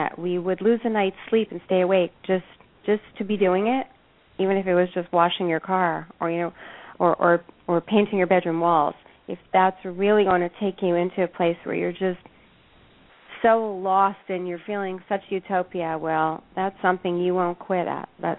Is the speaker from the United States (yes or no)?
no; Montreal, Quebec, Canada; I am Canadian, originally from Montreal, a beautiful city, and grew up in the snow.